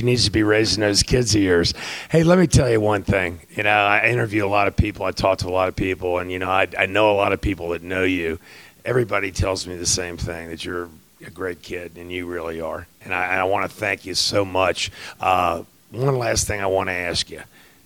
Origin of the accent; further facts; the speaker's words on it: Arlington, Virginia, United States; That's my hometown. I went to Wakefield High School.